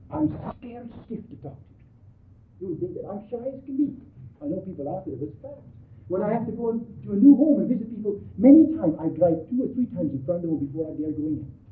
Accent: United States; I'm not just a European. I come from America.

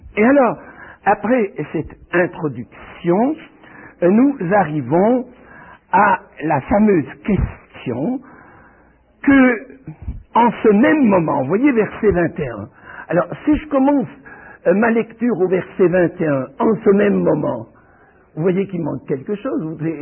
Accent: Switzerland; born there; pourquoi mes ancêtres, persécutés parce qu'ils lisaient la Bible, se sont enfuis en Suisse, et que je suis né en Suisse. Mais comme je dis quelquefois, mes racines sont françaises.

